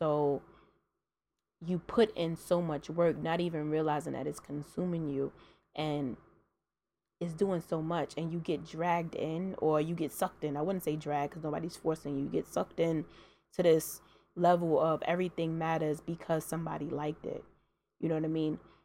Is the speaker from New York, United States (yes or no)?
yes; Brooklyn, New York, United States; I'm not saying that's like an excuse, but I'm from Brooklyn, East New York to be exact